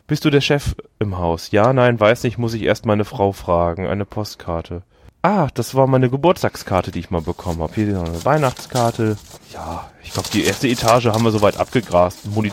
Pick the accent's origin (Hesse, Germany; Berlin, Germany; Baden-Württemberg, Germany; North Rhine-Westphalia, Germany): North Rhine-Westphalia, Germany; Düsseldorf; bin ein Düsseldorfer Jung